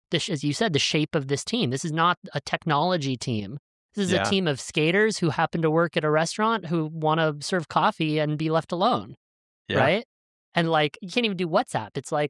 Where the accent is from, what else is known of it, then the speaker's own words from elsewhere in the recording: Novato, California, United States; It was based in my hometown. So he had an office in Novato, California, where I live, which is just funny now, full circle.